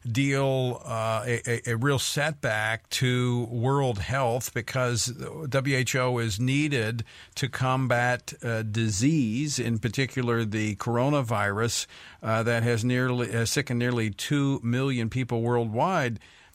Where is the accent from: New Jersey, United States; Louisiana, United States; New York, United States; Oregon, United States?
Louisiana, United States; who represents the 1st Congressional District of my home state of Louisiana.